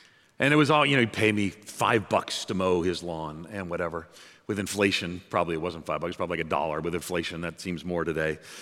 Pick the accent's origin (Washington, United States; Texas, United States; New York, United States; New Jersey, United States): New York, United States; When I was a kid, I grew up outside of New York City. My family were Irish Catholic civil servants or union laborers, but I'm a New Yorker.